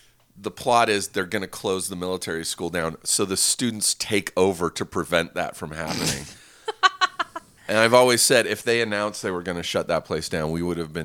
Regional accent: Riverside, California, United States; I grew up in Riverside, California, just an hour east of Los Angeles.

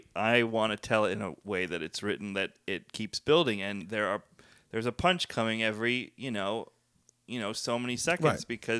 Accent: Chicago, Illinois, United States; I was from Chicago and was a huge fan of Second City and Saturday Night Live.

